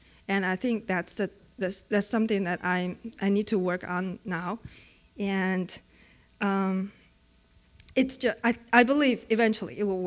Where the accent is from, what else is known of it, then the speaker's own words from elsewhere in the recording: China; English is a second language; so in my hometown, we had two churches.